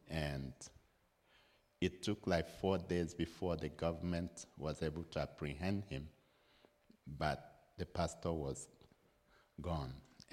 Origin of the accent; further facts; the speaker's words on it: Nigeria; We come from Nigeria. We live in Nigeria. I was born in Nigeria 65 years ago, and have lived in Nigeria all my life.